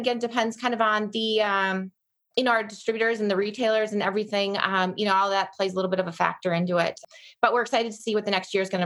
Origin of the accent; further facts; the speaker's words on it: Minnesota, United States; I'm from Minnesota originally. I live in Wisconsin now.